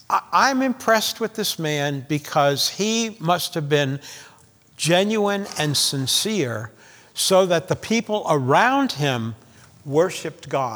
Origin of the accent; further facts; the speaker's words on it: New York, United States; Now, remember, I come from Long Island, and fireworks are unlawful.